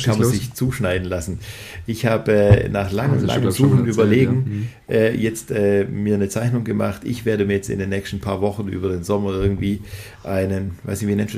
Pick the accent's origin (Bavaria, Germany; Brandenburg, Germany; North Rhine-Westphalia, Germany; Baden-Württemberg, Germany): Baden-Württemberg, Germany; da bin ich Schwabe.